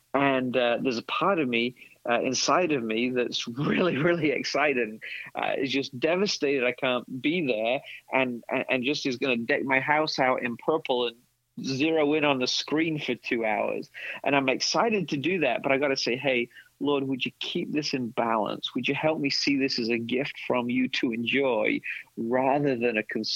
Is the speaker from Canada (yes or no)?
no; England, United Kingdom; now in Orlando, United States; growing up in England.